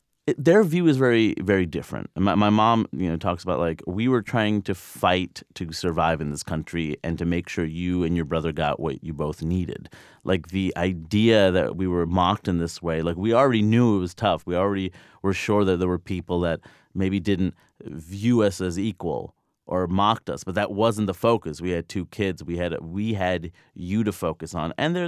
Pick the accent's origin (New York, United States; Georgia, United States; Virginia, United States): New York, United States; Queens; I'm lucky that I grew up in Queens, at least. You know, it's the most diverse place in the world.